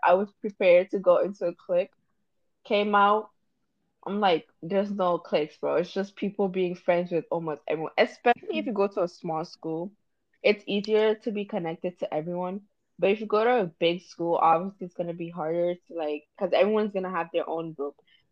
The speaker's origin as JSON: {"language": "English", "town": "Bronx", "region": "New York", "country": "United States", "tie": "born or raised there", "said": "Like, I grew up in the Bronx, y'all. It was tough. It was rough."}